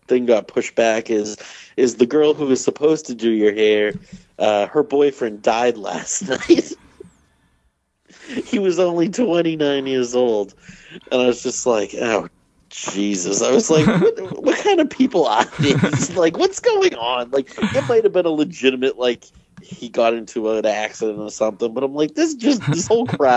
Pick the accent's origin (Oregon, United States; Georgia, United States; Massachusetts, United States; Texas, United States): Massachusetts, United States; Quincy; I mean, I'm from Quincy, so like I can't, yeah, you can't really speak